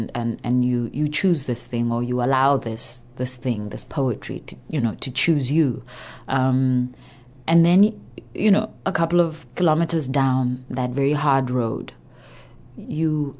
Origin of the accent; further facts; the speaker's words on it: Botswana; And of course, I come from Botswana in southern Africa, and it's, you know, it's all quite civilized and peaceful.